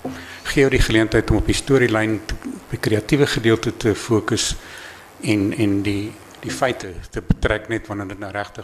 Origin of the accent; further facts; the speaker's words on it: Mpumalanga, South Africa; daar waar ek vandaan kom, Oost-Transvaalse Hoofveld, het najaarsreën spesifiek een baie besondere betekenis.